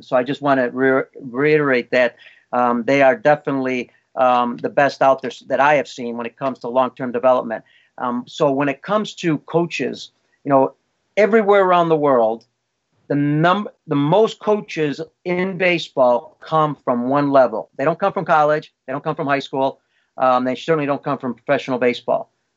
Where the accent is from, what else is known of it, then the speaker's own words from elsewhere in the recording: Chicago, Illinois, United States; And for everybody out there all over the world, just so you know, I am from Chicago.